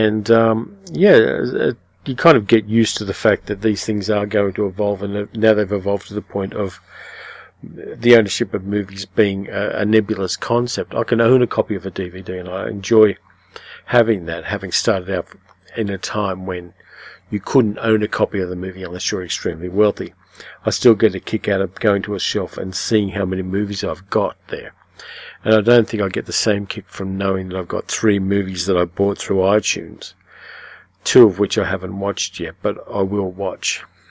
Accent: Australia; Hugh Jackman being an Australian, I'm contractually obliged to see anything he's

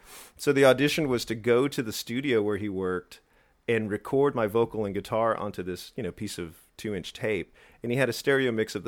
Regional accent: San Antonio, Texas, United States; I was in the 80s, as I grew up in San Antonio, the very first bands

